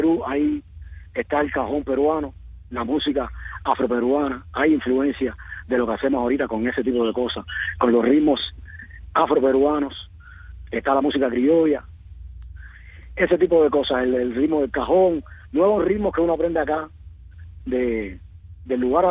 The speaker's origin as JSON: {"language": "Spanish", "country": "Cuba", "said": "Yo decía, soy cubano"}